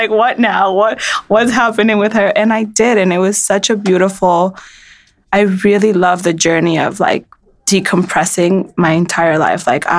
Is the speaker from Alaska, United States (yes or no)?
no; New York, United States; I just really wanted to like fall in love with my city and everything that I like love about being a New Yorker.